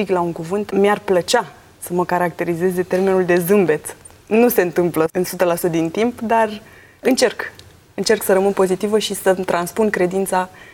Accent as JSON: {"language": "Romanian", "town": "Craiova", "region": "Dolj", "country": "Romania", "tie": "born or raised there", "said": "Sunt din Craiova, m-am născut, sunt crescută și educată, să zic, în Craiova și în biserica din Craiova."}